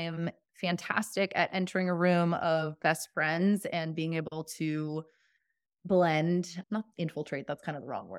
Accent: Florida, United States; I love the water. I grew up in Florida. We don't live near an ocean

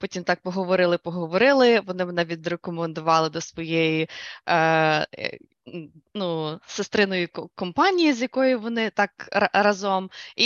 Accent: Lviv, Lviv Oblast, Ukraine; moved away as an adult; also born or lived in Prague; now in United States; Я народилася у Львові, я закінчила школу у Львові, і я вчилася декілька років в Празі, в Чехії, і після того я переїхала в Америку.

